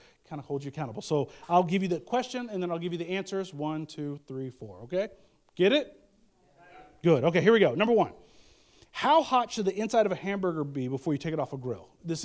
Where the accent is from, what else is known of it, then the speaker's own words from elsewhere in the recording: Kansas City, Missouri, United States; I've just been spoiled growing up in Kansas City. I've been spoiled with that.